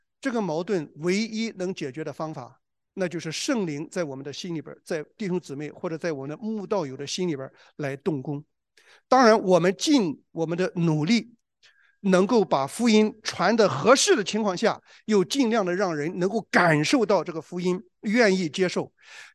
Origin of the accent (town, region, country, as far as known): China